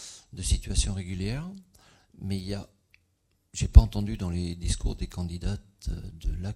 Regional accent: France; born there; Ben, moi, je suis né en France.

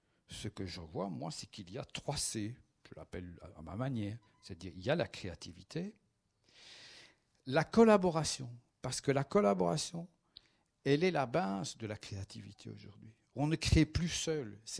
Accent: Brussels, Belgium; Je suis bruxellois, mais j'ai travaillé dans une boîte danoise, j'ai travaillé en Allemagne, j'ai travaillé en Grande-Bretagne.

